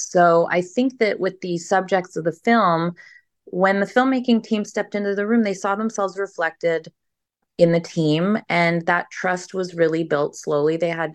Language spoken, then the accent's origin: English; Canada; in addition to me being Canadian as well.